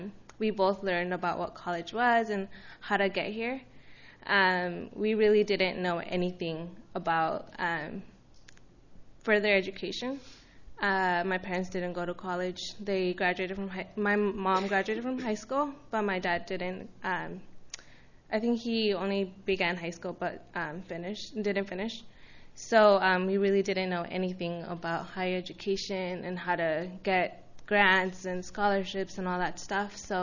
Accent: Santa Barbara, California, United States; also born or lived in Bakersfield; So I'm not originally from Bakersfield. I'm actually from Santa Barbara, and when I was in sixth grade, we moved to Bakersfield

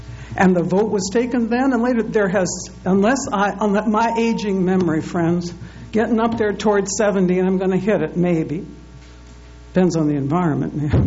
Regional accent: the Dakotas, United States; born there; I was born back in the Dakotas.

